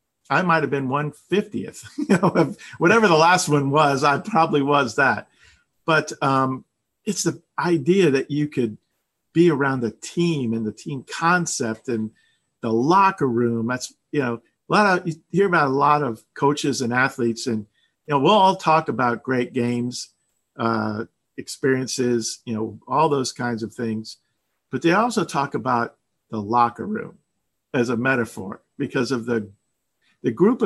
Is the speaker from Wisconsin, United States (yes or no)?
no; Florida, United States; I grew up in South Florida.